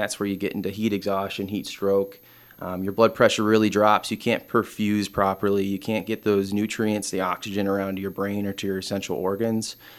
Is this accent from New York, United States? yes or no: no; Wausau, Wisconsin, United States; I grew up here in Wausau. I went to Wausau East High School. After that, I joined the Wisconsin National Guard and kind of moved all around.